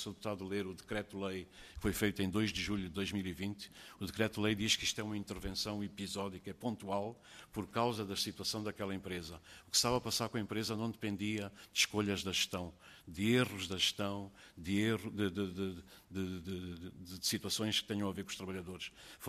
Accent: Angola; born there; eu nasci em Angola. Eu vivi em Angola nos tempos turbulentos

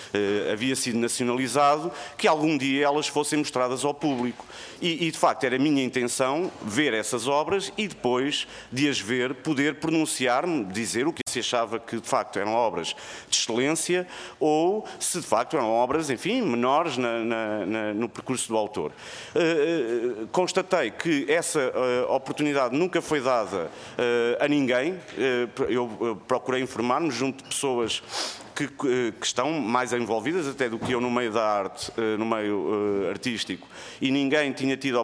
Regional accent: Portugal; como português

